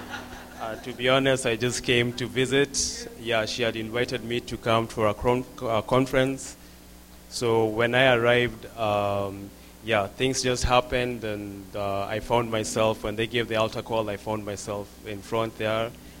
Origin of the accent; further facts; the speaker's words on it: Kenya; moved away as an adult; As she has just said, I came from Kenya about 3 weeks ago.